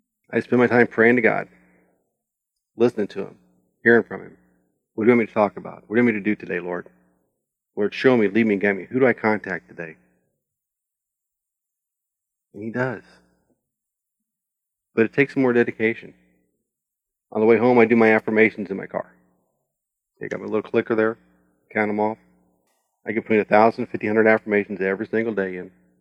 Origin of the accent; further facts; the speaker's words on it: Springfield, United States; In my hometown of Springfield, I'm 50 minutes wherever I want to go.